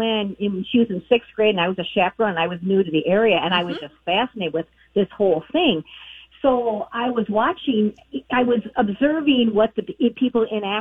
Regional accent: Illinois, United States; I'm from Illinois, but I lived here 22 years

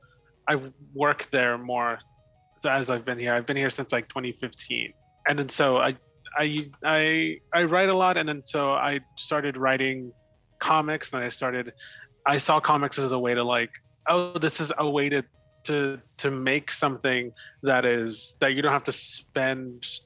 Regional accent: Texas, United States; also born or lived in New York; now in Los Angeles, United States; I'm also from Texas, but we didn't meet in Texas. I lived in New York until I was like 12, moved to Texas

